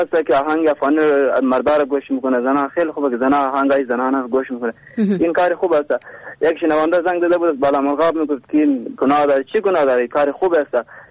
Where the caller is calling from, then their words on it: Daykundi, Afghanistan; از ولسوالی که جناب لای دایکندی تماس گرفتم